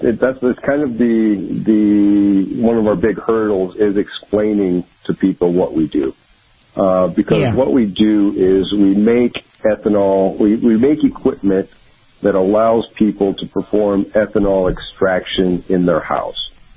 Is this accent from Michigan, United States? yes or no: yes; Michigan, United States; I grew up in Michigan, just outside of Ann Arbor.